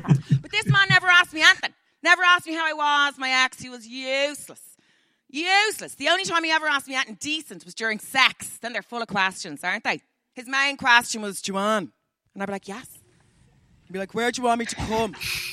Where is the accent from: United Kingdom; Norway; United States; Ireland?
Ireland; So I'm just back from Ireland. I had to go home for the corona, and I was back living in my mother's attic